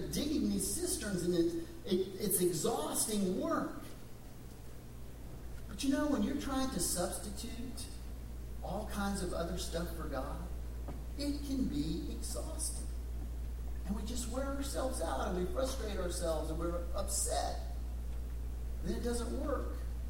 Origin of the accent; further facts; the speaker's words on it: Texas, United States; I grew up in West Texas, and my grandfather had a ranch, and average 13, 15 inches of rainfall a year.